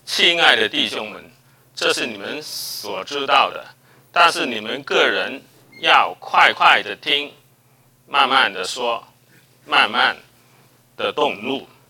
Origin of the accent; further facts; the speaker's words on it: China; 这我们中国人十分懂这个，就叫做言而作，起而行。